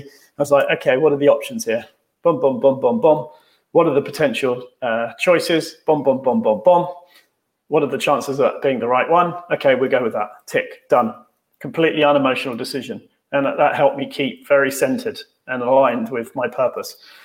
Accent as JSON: {"language": "English", "country": "United Kingdom", "said": "we have an S because we're British, not a Z."}